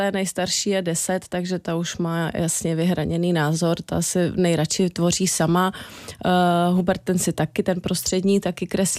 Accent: Vysoké nad Jizerou, Liberec Region, Czechia; A nakonec to dopadlo tak, že jsme první omalovánky o Vysokém nad Jizerou, o mém rodném městě, vydali před 10 lety.

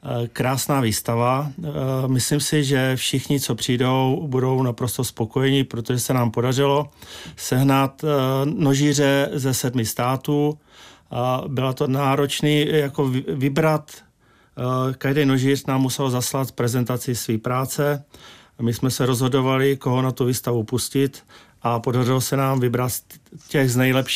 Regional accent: Hradec Králové, Hradec Králové Region, Czechia; z Hradce Králové a prosím vás, nepřišli byste vystavovat do Hradce

